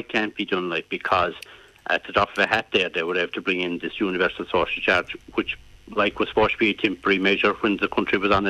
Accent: Lyrecompane, Munster, Ireland; now in Ballymac, Ireland; I'm living in the countryside here in Ballymac, like, and I'm originally from Lyrecompaghan

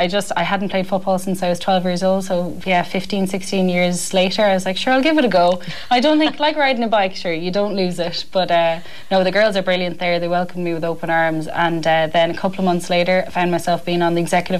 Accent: Castlebar, Connacht, Ireland; also born or lived in Dublin; Like, I'm from Castlebar in Mayo, which is obviously a smaller town than Dublin.

